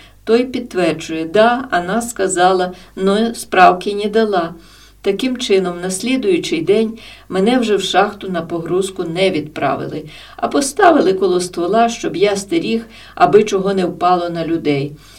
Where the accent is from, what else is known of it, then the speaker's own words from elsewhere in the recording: Derman, Rivne Oblast, Ukraine; Всі питають, звідки? Я з Дерманя, кажу.